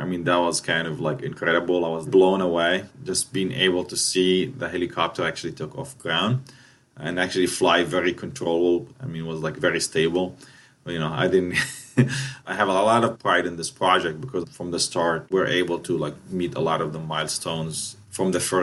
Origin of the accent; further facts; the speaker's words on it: Palestine; now in United States; I tell people I'm from Palestine. They're just, sometimes they think it's just another state in the United States.